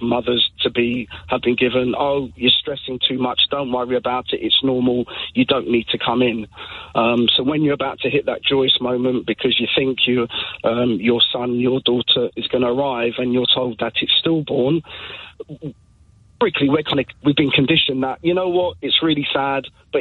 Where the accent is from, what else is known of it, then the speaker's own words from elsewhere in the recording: Nottingham, East Midlands, United Kingdom; I'm a dad from Nottingham